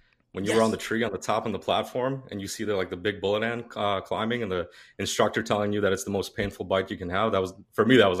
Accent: Chicago, Illinois, United States; Well, I'm from Chicago, but my family's from Ukraine.

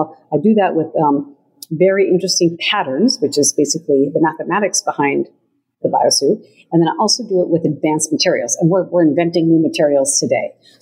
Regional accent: Rocky Mountains, United States; That helps growing up in the Rocky Mountains and just exploring, you know, beyond you know, your neighborhood and running up the mountain and things like that. So it was a great place to grow up and really within nature.

